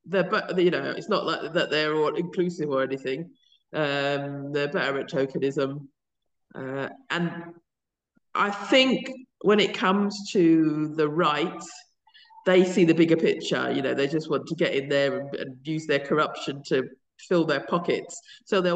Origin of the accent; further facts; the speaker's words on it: London, United Kingdom; I mean, I say Britain, I mean, I'm from London. I'm going back on Saturday. Every time I go, it doesn't feel like home anymore, really.